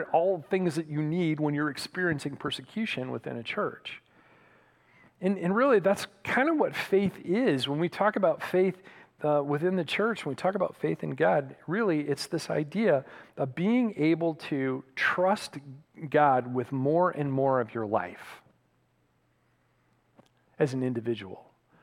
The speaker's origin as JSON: {"language": "English", "region": "Michigan", "country": "United States", "tie": "born or raised there", "said": "Now, where I grew up in Michigan, we had a lot of oak trees and they grew very, very slowly."}